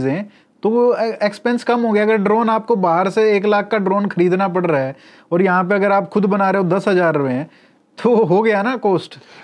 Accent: Haryana, India; अब जैसे मैं हरियाणा से हूँ, आप हरियाणा से हो

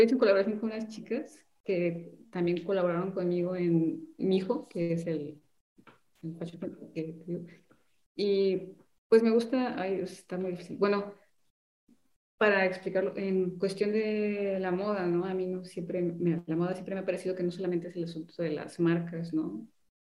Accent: Guadalajara, Jalisco, Mexico; yo soy de Guadalajara, no de Ciudad de México

